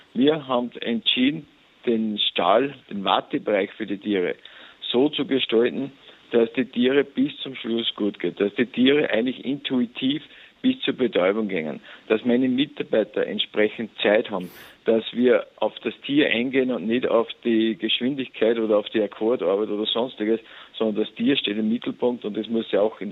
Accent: Austria; Ja, bei uns in Österreich, wir haben sehr klein strukturierte Landwirtschaft.

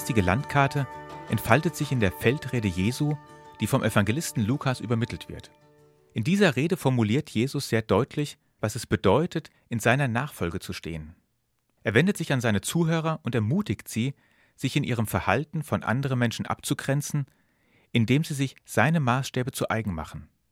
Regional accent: Hesse, Germany

